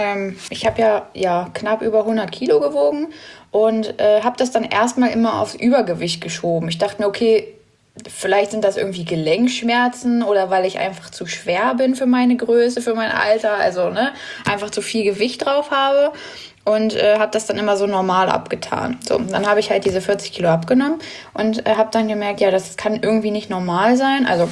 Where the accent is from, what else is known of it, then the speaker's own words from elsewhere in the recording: Braunschweig, Lower Saxony, Germany; werde bald 26. Aber … Ich komme aus Braunschweig